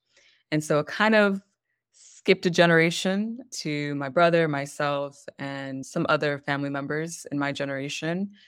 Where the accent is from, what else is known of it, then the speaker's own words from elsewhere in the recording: United States; So I guess I'm just American in every sense. My dad is Central American, my mother is South American, and I'm born and raised in North America.